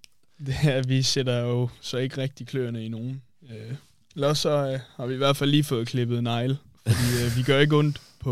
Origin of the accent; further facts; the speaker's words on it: Kolding, Region of Southern Denmark, Denmark; born there; Jamen, jeg er født i Kolding, så jeg vil altid gerne vinde over Vejle.